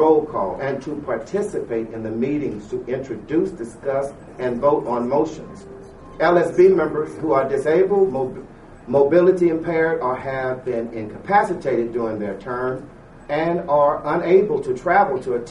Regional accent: the South, United States; accent: Southern; So I gave you my little southern accent so it could reinforce that there was an attempt to address this matter.

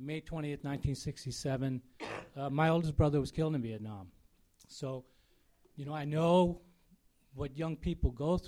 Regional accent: San Jose, California, United States; I'm from San Jose.

